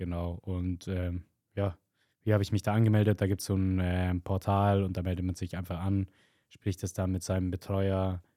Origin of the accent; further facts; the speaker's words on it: Steppach, Bavaria, Germany; ich bin 23 und komme aus Steppach, also bei Neusis, so eine halbe Stunde von der Uni entfernt.